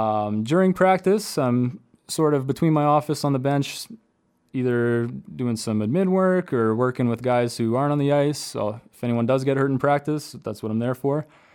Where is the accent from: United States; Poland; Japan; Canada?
Canada; Yorkton, Saskatchewan; Mount Royal University.